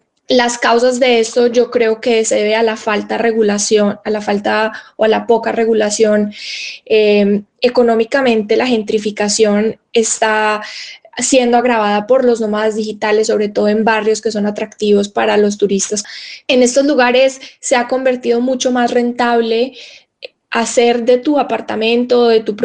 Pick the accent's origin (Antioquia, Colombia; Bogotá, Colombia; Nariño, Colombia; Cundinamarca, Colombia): Antioquia, Colombia; Como los colombianos y los paisas, de cierta forma, siempre hemos sido súper abiertos al turismo.